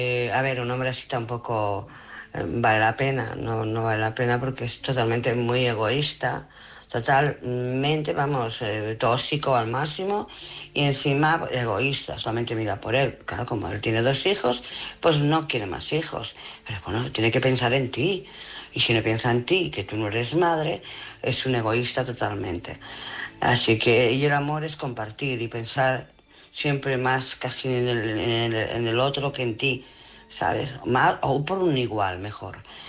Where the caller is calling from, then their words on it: Barcelona, Catalonia, Spain; de Barcelona.